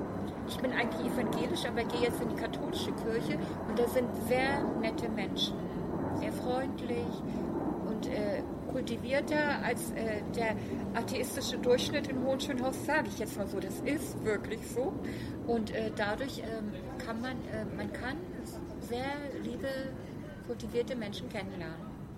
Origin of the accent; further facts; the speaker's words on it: Rostock, Mecklenburg-Vorpommern, Germany; moved away as an adult; also born or lived in Dresden; now in Berlin, Germany; Ich bin in der DDR aufgewachsen, in Mecklenburg, Rostock. Ich bin kurz nach der Wende nach Berlin gekommen. Ich war vorher in Dresden in einer Bibliothek und bin dann nach Berlin gekommen. Ja. Wegen Arbeit, Wohnung und so. Ich erst in Köpenick gewohnt, in Friedrichshagen.